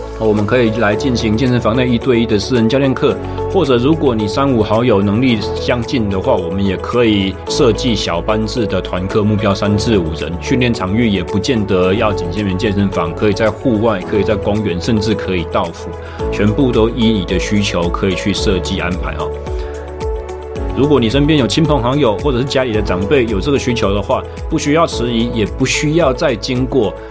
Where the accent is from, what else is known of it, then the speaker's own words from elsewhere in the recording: Taichung, Taiwan; 回到我的家乡台中市